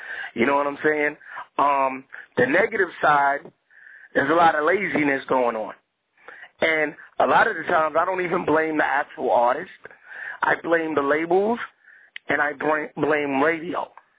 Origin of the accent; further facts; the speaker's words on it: Queens, New York, United States; I mean, I'm from Queens, New York, you know what I'm saying?